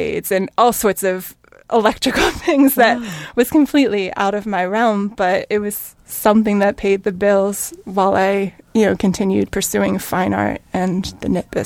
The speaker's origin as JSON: {"language": "English", "town": "Morgantown", "region": "West Virginia", "country": "United States", "tie": "born or raised there", "said": "I grew up in West Virginia. It was a college town. It's Morgantown. Yeah. But for most of my childhood, we lived about 20 minutes outside of town in the woods."}